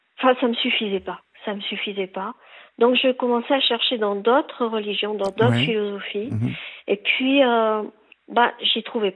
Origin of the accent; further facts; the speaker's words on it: Bordeaux, Nouvelle-Aquitaine, France; J'étais fille unique, je vivais à Bordeaux, je suis bordelaise.